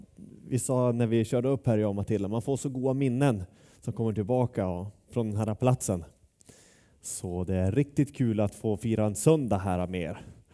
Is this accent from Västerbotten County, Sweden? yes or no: yes; Skellefteå, Västerbotten County, Sweden; Jag kom från Skellefteå.